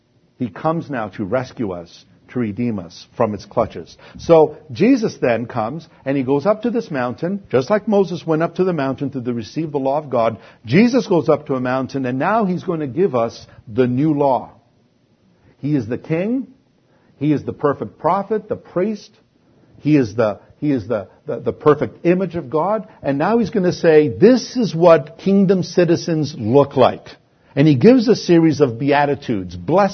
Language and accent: English; Canada; your congressmen, I'm Canadian, but your congressmen